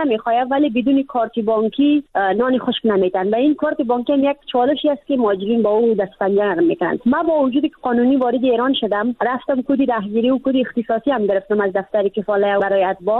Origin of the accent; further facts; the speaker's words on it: Afghanistan; moved away as an adult; من از روزی که از افغانستان آمدم